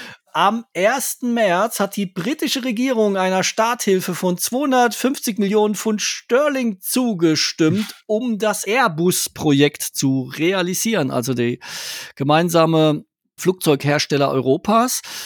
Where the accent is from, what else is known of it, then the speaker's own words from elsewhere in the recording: Ludwigshafen, Rhineland-Palatinate, Germany; die startet in meiner Heimatstadt Ludwigshafen am Rhein